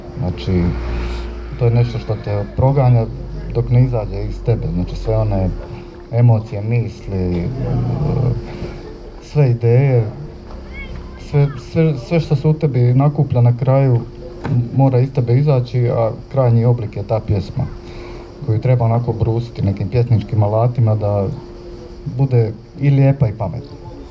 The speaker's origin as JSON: {"language": "Croatian", "town": "Ploče", "region": "Dubrovnik-Neretva County", "country": "Croatia", "tie": "born or raised there", "said": "ja sam odrastao u Pločama, normalno, tu sam proveo najbezbrižnije dane života, djetinjstva, cijela osnovna, srednja škola."}